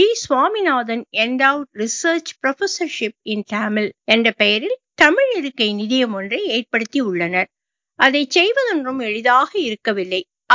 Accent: Madurai, Tamil Nadu, India; moved away as an adult; now in United States; நான் பிறந்தது வளர்ந்தது மதுரை. எனது மனைவி பிறந்த ஊர் ராஜபாளையம், அருகே உள்ள சத்திரப்பட்டி. 1990 ஆகஸ்டில் நான் அமெரிக்காவிற்கு வந்தேன்.

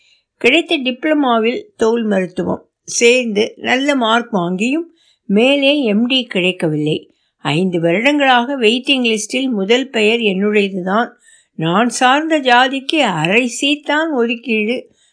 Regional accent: Chidambaram, Tamil Nadu, India; சிதம்பரம் நான் பிறந்த ஊர். ஆரம்ப பள்ளி படிப்பு 8வது வரை அங்குதான்.

